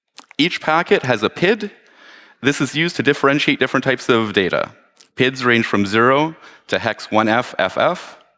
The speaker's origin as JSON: {"language": "English", "country": "Canada", "said": "I am a hacker from Canada"}